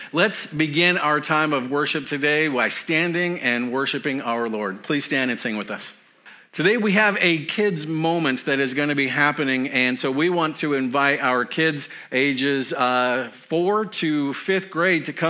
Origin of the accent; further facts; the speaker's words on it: Iowa, United States; They're going to get worse as the day goes on, but you know what? We're from Iowa. We can handle it.